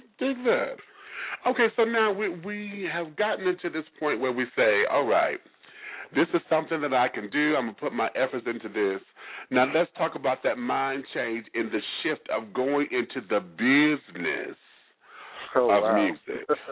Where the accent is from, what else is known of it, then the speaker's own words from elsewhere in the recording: Detroit, Michigan, United States; I'm from Detroit, so I understand. You know, we cousin cities and shit.